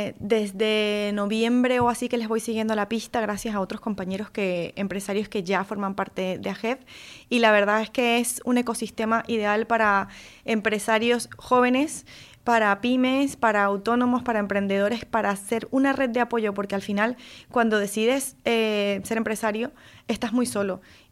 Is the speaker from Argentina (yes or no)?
no; Venezuela; moved away as an adult; now in Spain; Vengo de Venezuela y allí tenía mis empresas de obra nueva, y al migrar a España hace 8 años